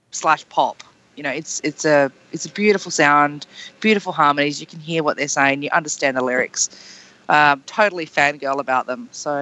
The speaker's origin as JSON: {"language": "English", "town": "Adelaide", "region": "South Australia", "country": "Australia", "said": "I am from Adelaide, and to be honest, if you don't have a month there, you just don't have enough time to see everyone"}